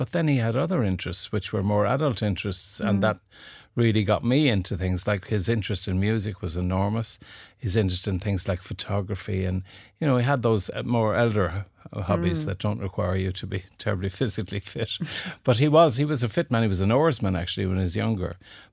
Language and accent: English; Limerick, Munster, Ireland; But, you know, I enjoyed growing up in Limerick. Limerick was kind of lively in the 50s and 60s. I was born in 1950.